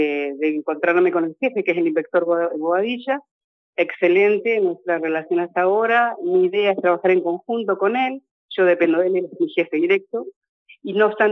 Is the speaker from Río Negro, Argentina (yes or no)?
yes; Allen, Río Negro, Argentina; Sí, he pasado por varias unidades, pero sí soy de Allen.